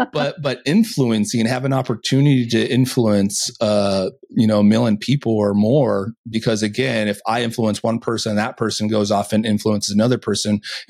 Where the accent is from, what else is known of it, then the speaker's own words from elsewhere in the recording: Mount Angel, Oregon, United States; I grew up in Mount Angel, you know, 45 minutes south of here or so of Portland.